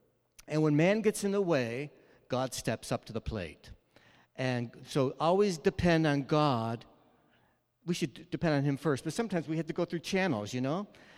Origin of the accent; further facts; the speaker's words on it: New York, United States; But I'm from New York, and that's a long ways away from here